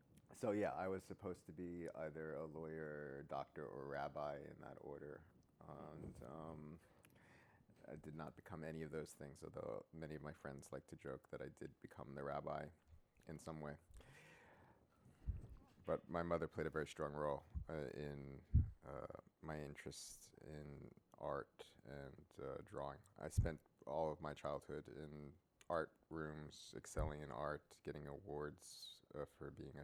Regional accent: Queens, New York, United States; also born or lived in Brooklyn; I was born in Brooklyn in 1964, Canarsie. But moved when I was around 4 or 5 to Queens, 260th Street around Union Turnpike, which is fairly close to the site of the Old World's Fair.

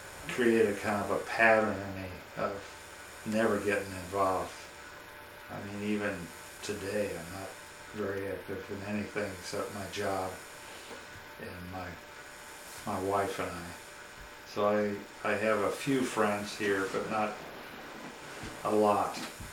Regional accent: Oak Lawn, Illinois, United States; also born or lived in Decatur, United States / Ferguson, United States; then finally back to the Chicago area where I was born and lived in Oak Lawn, Illinois, till my parents finally, by that time I was in college and sort of on my own.

